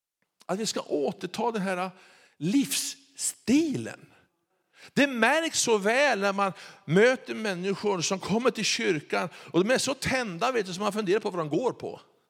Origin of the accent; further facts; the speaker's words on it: Kramfors, Västernorrland County, Sweden; vi är uppvuxna tillsammans uppe i Ångermanland i Kramfors.